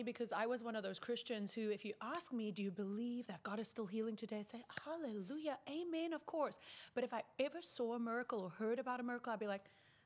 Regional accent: South Africa; moved away; because I'm from South Africa

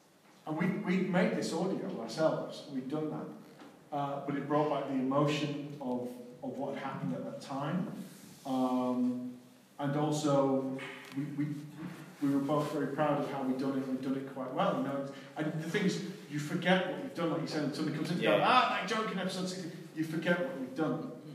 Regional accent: Manchester, North West England, United Kingdom; And I'm born and bred in Manchester.

